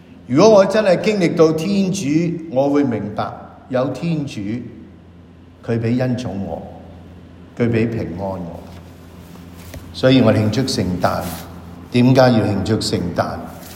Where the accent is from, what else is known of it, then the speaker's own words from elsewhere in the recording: Hong Kong; 所以今年呢個聖誕，我们香港人更加值得我们问